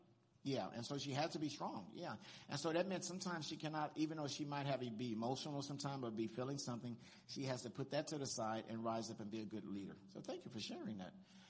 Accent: Compton, California, United States; It was a good thing I grew up in Compton. I know it taught me a lot.

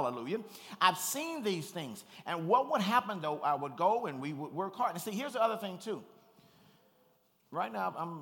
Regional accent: Compton, California, United States; I really made a decision when I was growing up in Compton, running from gangs, and people pulling guns on me and all that, that when I become a man, I'm not going to live here.

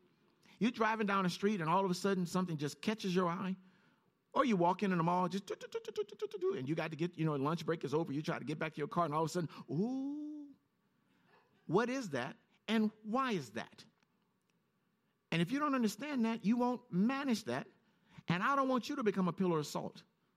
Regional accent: Compton, California, United States; I grew up in Compton. There were some values I picked up in Compton.

